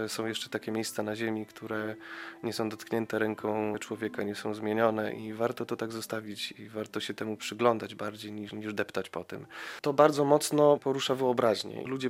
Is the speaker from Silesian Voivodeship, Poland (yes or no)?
no; Podlaskie Voivodeship, Poland; born there; Nie miałem innego wyboru, dlatego że się urodziłem w tych stronach, a też moi rodzice w pewnym etapie swojego życia wyprowadzili się w okolice Narewki, taka mała wioska otoczona Puszczą Białowieską.